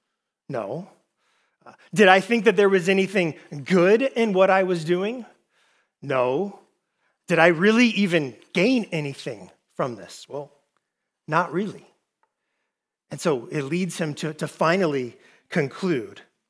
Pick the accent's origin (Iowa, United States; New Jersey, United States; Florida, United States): Florida, United States; I grew up in Florida with orange groves all around me.